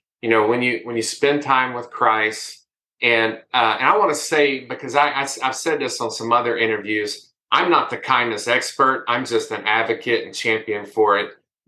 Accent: United States; it does talk about the realities of being an American living in America during 2020

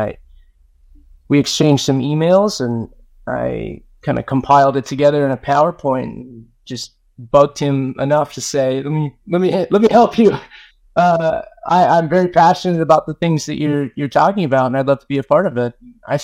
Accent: Burlingame, California, United States; And growing up in the Bay Area, I was aware of Saybrook when it was located there. And I know they did the residential conferences not far from where I grew up in Burlingame.

